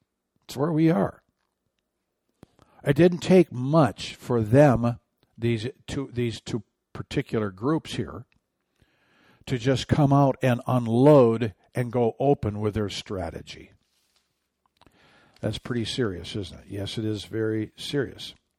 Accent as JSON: {"language": "English", "region": "Michigan", "country": "United States", "tie": "born or raised there", "said": "I am in the state of Michigan, my home state."}